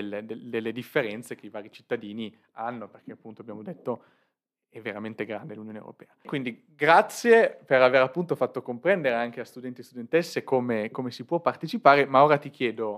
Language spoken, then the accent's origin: Italian; Piedmont, Italy; Sì, io sono piemontese.